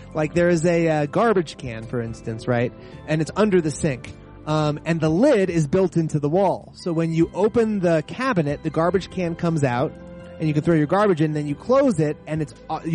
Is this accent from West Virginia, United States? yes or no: no; California, United States; I grew up in California and you are exposed to quite a lot of Spanish.